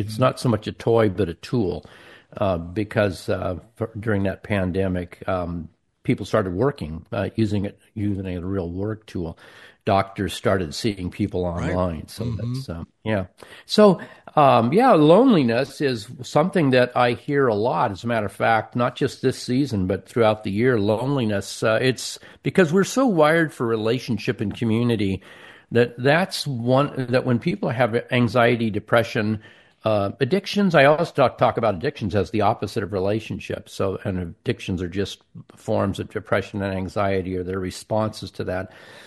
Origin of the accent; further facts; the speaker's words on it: Pacific Northwest, United States; I grew up in the Northwest.